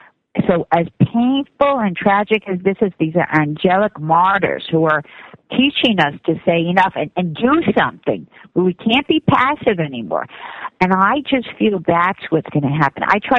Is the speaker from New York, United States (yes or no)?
yes; New York, United States; I'm from Long Island.